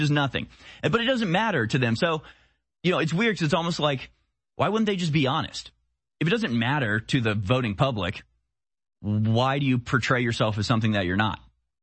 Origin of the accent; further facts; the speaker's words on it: United States; As an American, it's obviously symbolic of the power and grandeur that we represent.